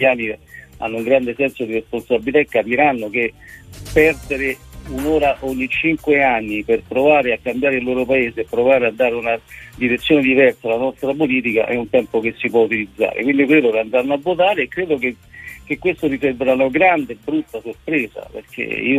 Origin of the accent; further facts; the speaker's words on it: Rome, Lazio, Italy; essendo romano conosco molti esponenti politici di tanti altri partiti